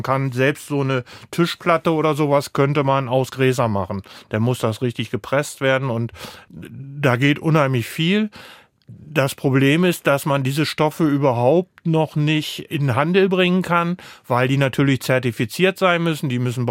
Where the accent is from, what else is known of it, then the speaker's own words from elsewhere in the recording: Germany; born there; ich komme gebürtig aus dem Harzvorland.